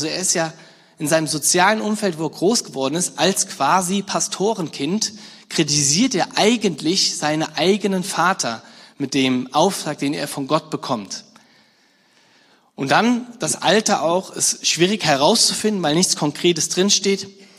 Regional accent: Rhineland-Palatinate, Germany; Ich komme aus der Nähe von Mainz und in einem Nachbarort, wo ich groß geworden bin

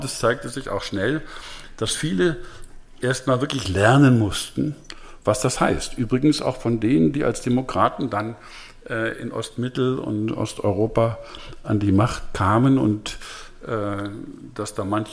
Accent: Germany; Ich selbst, wie Sie wissen und eben nochmal gehört haben, bin in einer Diktatur aufgewachsen in der DDR

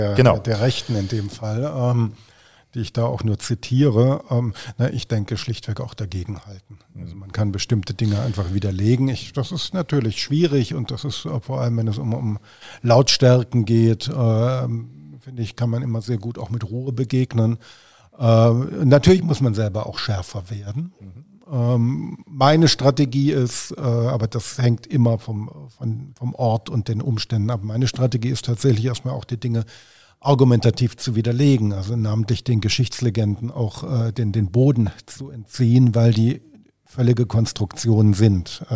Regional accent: Southwest Germany, Germany; ich bin im Südwesten von Deutschland aufgewachsen

